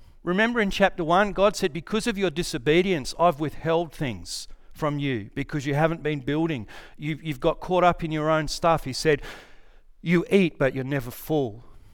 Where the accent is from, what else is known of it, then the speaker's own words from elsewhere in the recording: Western Australia, Australia; So I grew up in the Great Southern, and I worked at a dealership, machinery and automotive dealership.